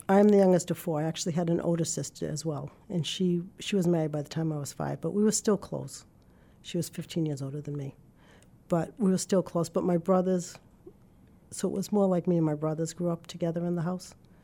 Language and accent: English; Newton, Massachusetts, United States; now in Natick, United States; I grew up in Newton, Mass. My husband and I were married. We stayed in Newton for a short time, lived in Framingham for a short time, and now we're in Natick, Massachusetts.